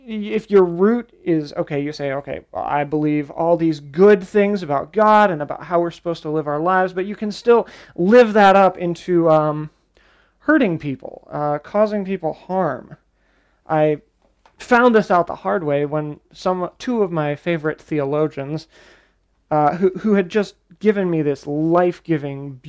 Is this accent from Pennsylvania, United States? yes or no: yes; Pennsylvania, United States; Because, you know, we were in Michigan. I'm from Pennsylvania.